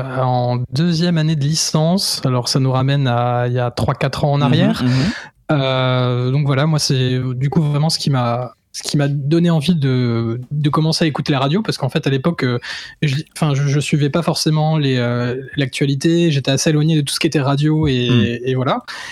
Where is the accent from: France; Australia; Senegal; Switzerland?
France; Thionville, Grand Est; born there; Alors, bah, du coup, moi, je suis né dans l'Est, à Thionville, près de Metz.